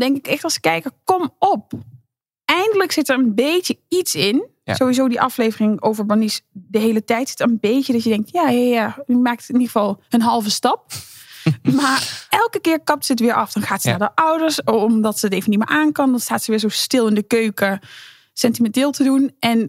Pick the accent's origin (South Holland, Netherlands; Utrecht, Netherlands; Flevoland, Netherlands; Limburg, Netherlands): Limburg, Netherlands; Nou, ik kom uit Limburg